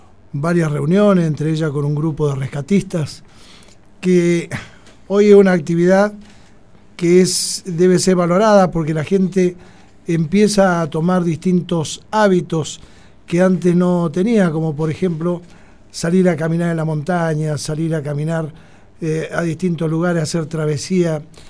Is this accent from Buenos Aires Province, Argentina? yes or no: no; San Martín de los Andes, Neuquén, Argentina; born there; la pasión por Neuquén, esta provincia en la cual nací, en San Martín de los Andes